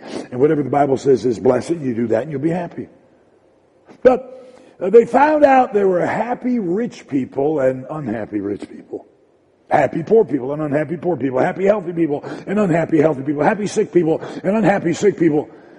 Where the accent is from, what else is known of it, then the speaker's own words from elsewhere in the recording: Detroit, Michigan, United States; When I was a boy growing up in Detroit, we would give Valentine's cards to our classmates.